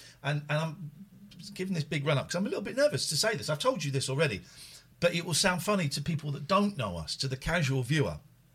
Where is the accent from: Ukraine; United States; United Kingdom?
United Kingdom; Slough, South East England; And I grew up in Slough, it'll be fun.